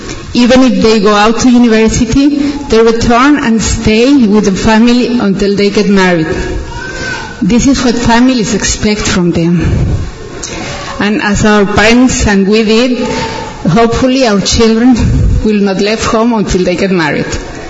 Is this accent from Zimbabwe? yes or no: no; Mexico; from Mexico. I've been a leader for La Leche League since 1992.